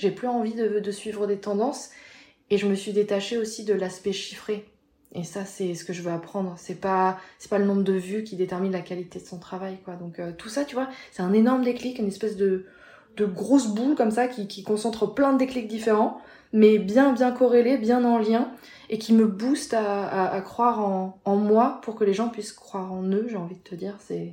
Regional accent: Strasbourg, Grand Est, France; Je suis de Strasbourg, j'étudiais à Paris, j'étudiais le journalisme

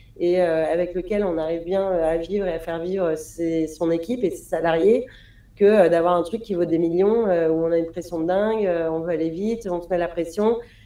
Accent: Paris, Île-de-France, France; je suis parisienne donc j'ai un biais.

